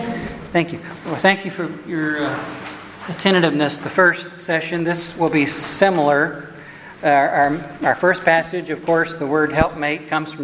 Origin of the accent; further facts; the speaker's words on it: Oklahoma City, Oklahoma, United States; I'm a layman from Oklahoma City, a retired engineer there, where I live with Kathy, my wife of 35 years.